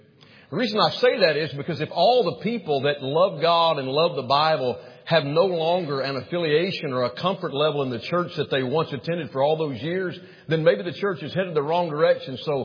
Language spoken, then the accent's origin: English; Alabama, United States; I am from Alabama. How many can understand what I'm saying right now?